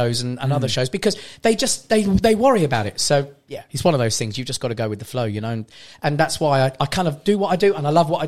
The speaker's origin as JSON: {"language": "English", "country": "Armenia", "said": "I come from Armenia, from a very small town called Bumkrak. It's a beautiful place."}